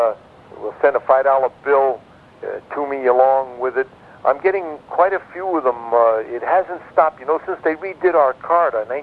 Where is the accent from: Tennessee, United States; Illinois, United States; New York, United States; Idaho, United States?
New York, United States; Brooklyn; I consider myself one of the luckiest guys you can ever imagine to be a young, skinny little runt growing up in Brooklyn